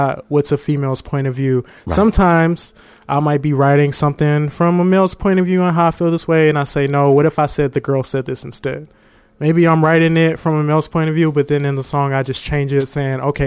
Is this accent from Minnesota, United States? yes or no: no; Fort Stewart, Georgia, United States; born there; also born or lived in St. Louis; now in San Antonio, United States; So born in Fort Stewart, Georgia, then moved to St. Louis. That's where my father was from. We lived in St. Louis for a while.